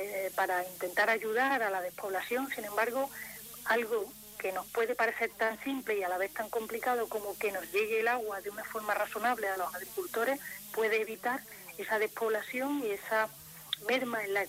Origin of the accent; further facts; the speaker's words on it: Andalusia, Spain; y además los más beneficiados somos los andaluces y en concreto pues nuestra provincia